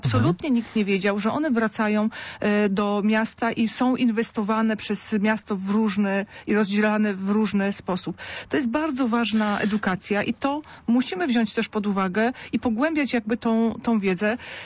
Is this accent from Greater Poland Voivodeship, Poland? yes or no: yes; Greater Poland Voivodeship, Poland; jesteśmy w Poznaniu i tutaj ja jestem z Wielkopolski, się urodziłam w Wielkopolsce, ale z przyjemnością przyjechałam do Poznania